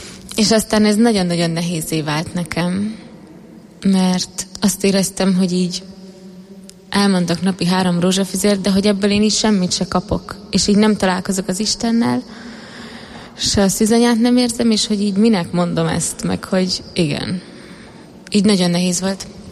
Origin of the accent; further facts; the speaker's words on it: Budapest, Hungary; born there; Budapesten születtem egy katolikus családba.